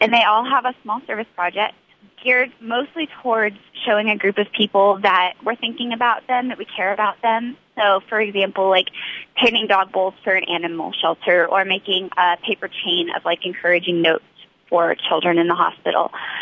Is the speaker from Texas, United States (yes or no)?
yes; Frisco, Texas, United States; I'm from Frisco, Texas.